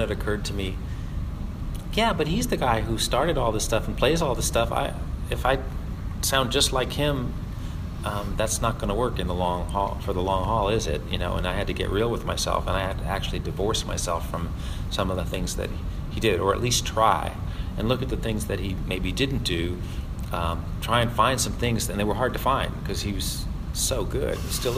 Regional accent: New York City, New York, United States; I'm actually a Manhattanite. I grew up in New York City, but I heard the banjo at my grandparents' house in Queens on the Beverly Hillbillies TV show

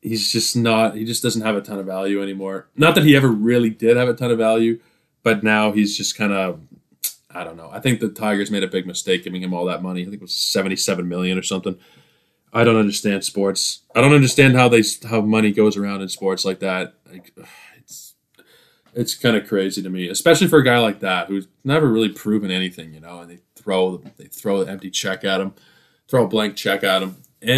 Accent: Toronto, Ontario, Canada; Let's go on to my hometown, Toronto Blue Jays

